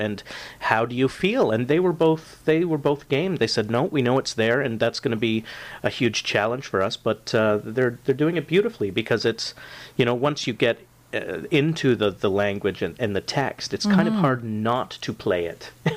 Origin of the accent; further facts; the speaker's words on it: Newmarket, Ontario, Canada; I was born and raised in Newmarket, Ontario.